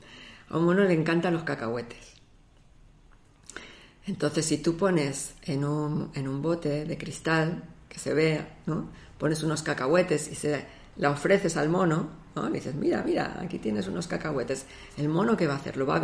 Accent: Argentina; born there; como yo nací en Argentina, pues me hace gracias a veces utilizar el acento argentino, ¿no?

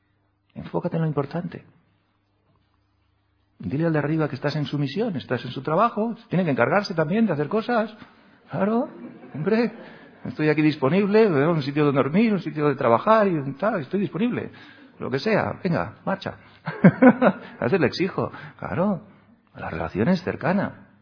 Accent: Seville, Andalusia, Spain; now in Madrid, Spain; Yo vine de Sevilla, hace 4 años a Madrid.

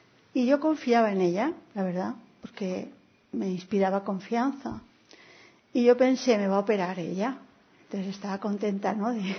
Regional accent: Valencia, Valencian Community, Spain; Yo vengo de Valencia, vivo en Valencia.

